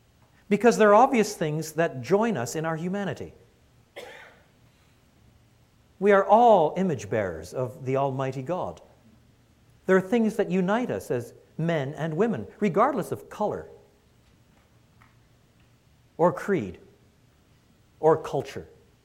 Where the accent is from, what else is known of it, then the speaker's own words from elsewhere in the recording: Quebec, Canada; also born or lived in England; And I was brought up in French Canada.